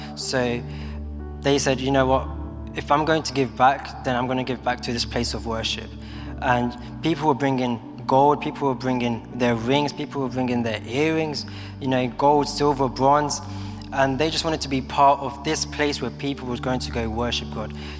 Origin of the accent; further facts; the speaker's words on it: London, United Kingdom; I grew up in London, born and raised in London. My parents who are here, they're from Colombia. So they came over 21 years ago to start a new life, really.